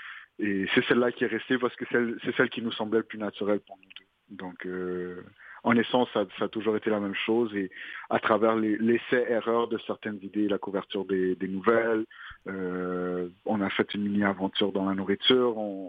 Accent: Montreal, Quebec, Canada; Bah, j'ai grandi dans l'Est de Montréal, j'ai fait la plupart des arrondissements, mais j'ai passé la plupart de mon temps à Montréal-Nord sans jamais réellement y habiter.

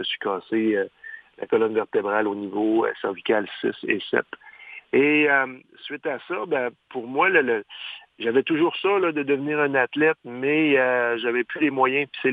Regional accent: Quebec, Canada; born or raised there

